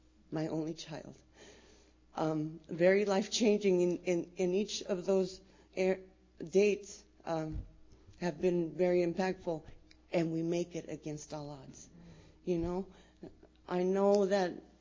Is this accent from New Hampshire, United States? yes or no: no; Yuma, Arizona, United States; I'm an addict. I'm from Yuma. I was born and raised there. I'm the youngest of six kids.